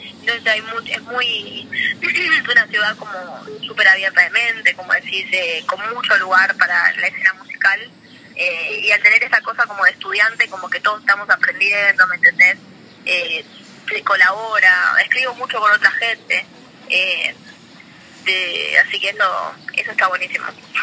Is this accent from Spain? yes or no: no; Buenos Aires, Argentina; Bueno, yo soy de Buenos Aires